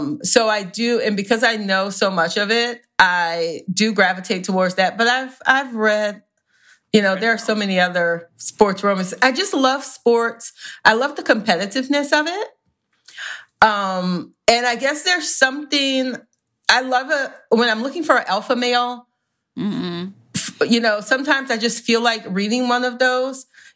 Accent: the South, United States; Well, I am from the South, where it is a religion. But I am from a football family.

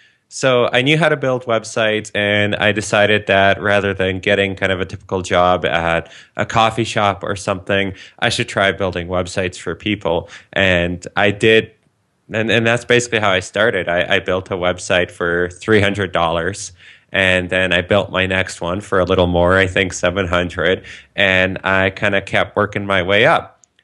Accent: Waterloo, Ontario, Canada; I grew up in Waterloo, Ontario, which is basically Canada's little miniature Silicon Valley. That's where all the startups are and a ton of innovation.

